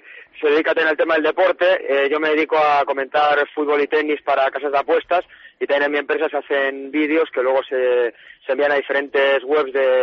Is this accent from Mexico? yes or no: no; Barakaldo, Basque Country, Spain; now in London, United Kingdom; Yo de Baracaldo, al lado de Bilbao.